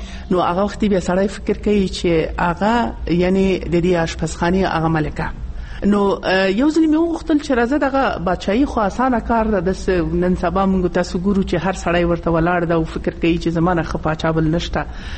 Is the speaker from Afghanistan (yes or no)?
yes; Nangarhar, Afghanistan; زه چون د ننګرهار یم